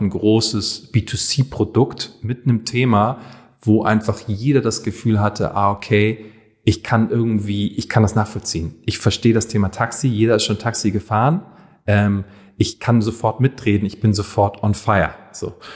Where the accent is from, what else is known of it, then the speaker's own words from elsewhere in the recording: Hamburg, Germany; Ich komme aus dem Hamburger Westen ursprünglich.